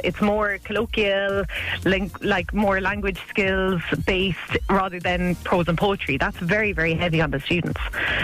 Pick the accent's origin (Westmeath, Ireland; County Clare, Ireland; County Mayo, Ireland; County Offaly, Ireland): County Clare, Ireland; Cratloe; No, I'm from Cratlow in County Clare.